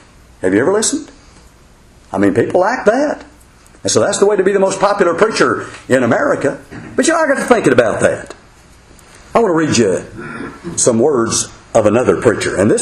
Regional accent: Houston, Texas, United States; now in Texarkana, United States; I'm from Houston, Texas. I'm living in Texarkana now.

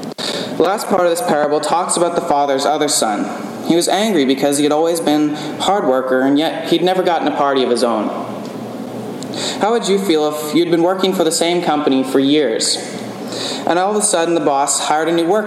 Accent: Missouri, United States; Growing up in Missouri, our front porch spanned nearly the entire length of the house.

